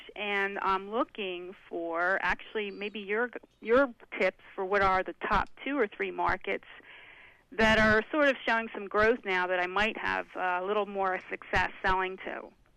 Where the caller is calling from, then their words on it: Philadelphia, Pennsylvania, United States; I'm right outside Philadelphia.